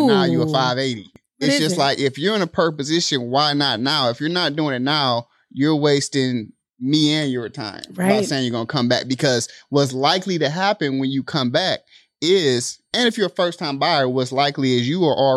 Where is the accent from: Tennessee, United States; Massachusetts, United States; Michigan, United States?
Michigan, United States; Detroit; now in Texas, United States; No, not from here. Well, originally, I'm from the Midwest, you know, okay. One of your neighbors, Detroit, Michigan.